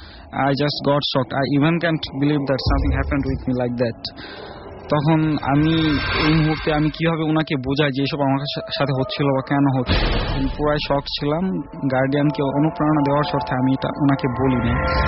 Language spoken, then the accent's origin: Bangla; Dhaka, Dhaka Division, Bangladesh; মিরপুর থেকে এসেছি।